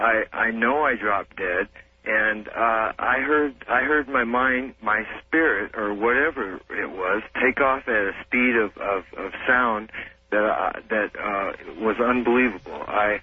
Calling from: Mount Rainier, Washington, United States; I'm calling from Washington.

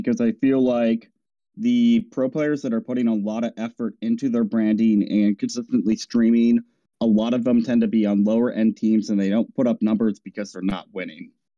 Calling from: Indiana, United States; I'm calling from Indiana.

